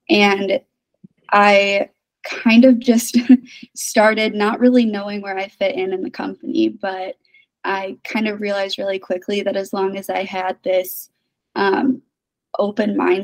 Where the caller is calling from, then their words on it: Chicago, Illinois, United States; I'm located in Chicago.